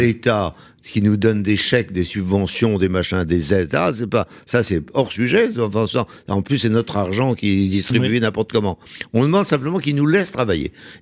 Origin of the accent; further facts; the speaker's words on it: Brittany, France; quand moi, les agriculteurs chez moi en Bretagne me disent on ne peut plus faire de pommes de terre